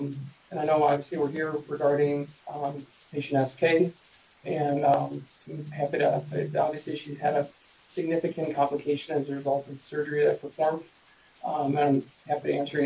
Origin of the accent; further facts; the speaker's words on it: Michigan, United States; now in Tucson, United States; I practice in Tucson. I've been here for the last just about 7 years. I'm from Michigan.